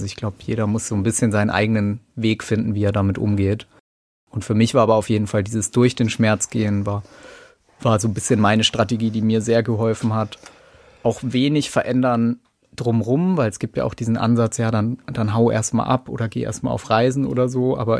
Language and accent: German; Germany; weil ich eben als Deutscher und auch in meinem Umfeld